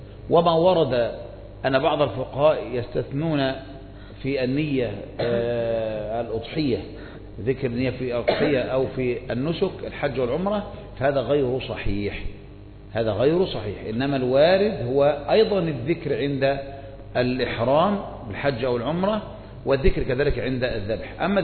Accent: Egypt

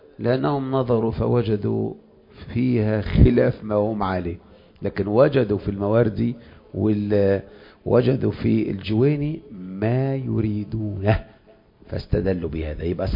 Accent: Egypt; مثل ما هي مراجع لأصحاب الثورة الأولى وأصحاب الثورة الثانية عندنا في مصر

